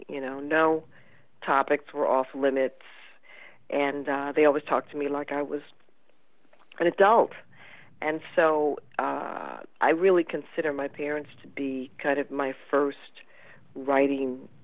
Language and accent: English; Washington, District of Columbia, United States; Well, I was born here in Washington, and I grew up in a home where I think my parents consciously and unconsciously conspired to make me a writer